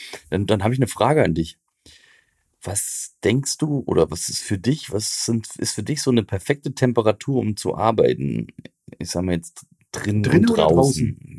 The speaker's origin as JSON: {"language": "German", "region": "Thuringia", "country": "Germany", "said": "Ne, woher ich komme, aus Thüringen und blibablob."}